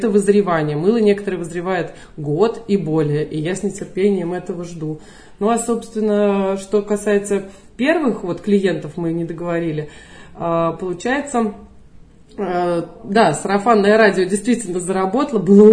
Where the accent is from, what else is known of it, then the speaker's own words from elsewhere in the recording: Ostashkov, Tver Oblast, Russia; born there; Я родилась здесь, в Осташкове. Здесь мои корни.